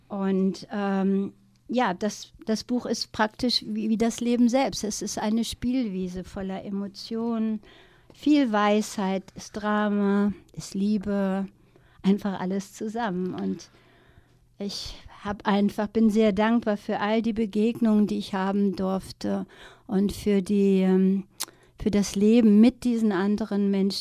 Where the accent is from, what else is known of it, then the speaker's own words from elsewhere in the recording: Norway; Ich bin in Norwegen mit aufgewachsen und nachher die arabischen Länder wurden wirklich auch meine Welt.